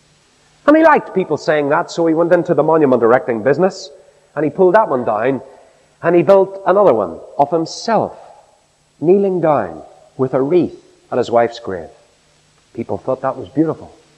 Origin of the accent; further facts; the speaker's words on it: Newcastle, Northern Ireland, United Kingdom; I remember once going round a little cemetery in my hometown at Newcastle, a little cemetery called Tully Brannigan.